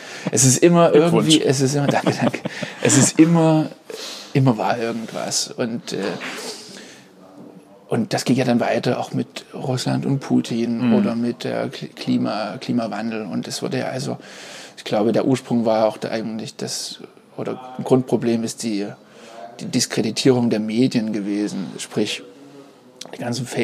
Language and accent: German; Dresden, Saxony, Germany; in meiner Heimat in Dresden